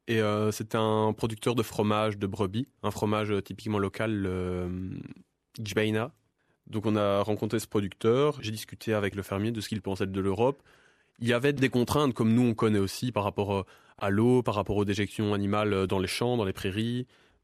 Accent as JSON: {"language": "French", "town": "Ellezelles", "region": "Wallonia", "country": "Belgium", "tie": "born or raised there", "said": "Ouais, c'est la ferme de mes parents. J'ai grandi à Elzel et j'y suis toujours et je compte vraiment y rester."}